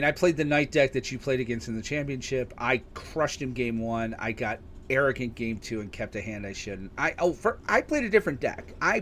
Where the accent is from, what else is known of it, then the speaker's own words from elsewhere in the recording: United States; I hate delayed gratification. I'm an American, damn it.